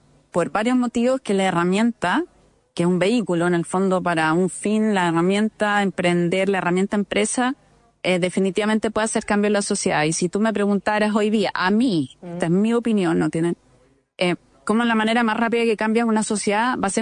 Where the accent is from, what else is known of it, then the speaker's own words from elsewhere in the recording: Chile; born there; yo me siento muy chilena porque en el fondo soy descendiente griega y árabe, pero nací en Chile.